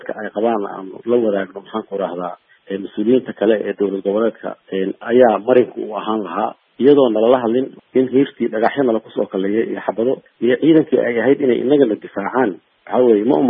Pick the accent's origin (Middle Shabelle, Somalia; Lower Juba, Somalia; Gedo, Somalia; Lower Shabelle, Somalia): Gedo, Somalia; Garbahaarey; born there; anigu garbaharay baan ku dhashay oo ka imid